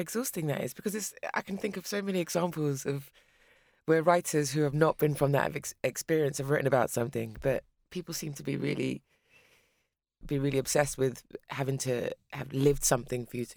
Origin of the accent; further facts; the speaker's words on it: Nigeria; I mean, Liberia, and I'm from Nigeria